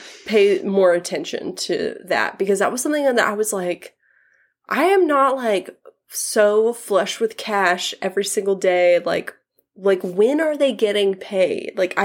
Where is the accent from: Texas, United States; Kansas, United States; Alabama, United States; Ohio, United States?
Texas, United States; Like, we're from Texas. Like, we just do big grocery stores or, like, a corner store